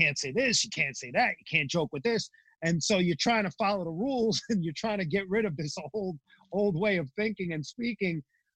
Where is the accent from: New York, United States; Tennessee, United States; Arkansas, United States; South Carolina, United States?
New York, United States; Brooklyn; Growing up in Brooklyn, I understand all of them.